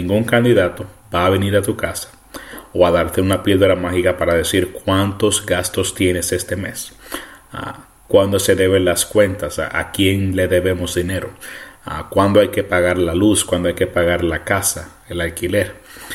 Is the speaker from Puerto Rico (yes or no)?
yes; Puerto Rico; now in United States; Y yo, creciendo en Puerto Rico, también experimenté eso. Creciendo en Puerto Rico, aparte del béisbol, el deporte nacional era la política.